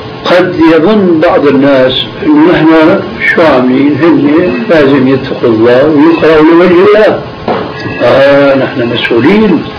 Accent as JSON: {"language": "Arabic", "town": "Damascus", "region": "Damascus Governorate", "country": "Syria", "said": "بعض القراء عندنا في دمشق"}